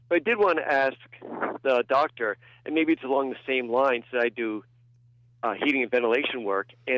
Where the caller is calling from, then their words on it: Schenectady, New York, United States; from Schenectady.